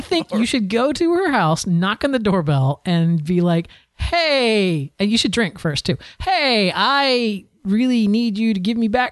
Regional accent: Florida, United States; Now, I'm from Florida. I was born and raised in Florida, so I am no stranger to hurricanes at all, right?

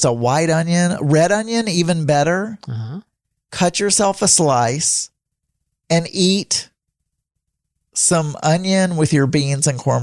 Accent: Arkansas, United States; I'm from Arkansas.

